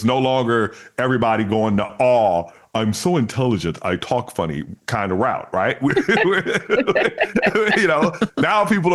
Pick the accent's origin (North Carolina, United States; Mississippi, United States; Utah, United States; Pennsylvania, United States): Mississippi, United States; accent: Southern; moved away; as a Southerner myself, who I did change the way I speak to be understood, because nobody understood me when I left Mississippi